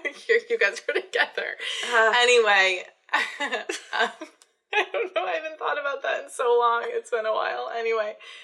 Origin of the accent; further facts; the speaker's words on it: Scituate, Massachusetts, United States; because I'm from Situate. I'm from a town far away and came here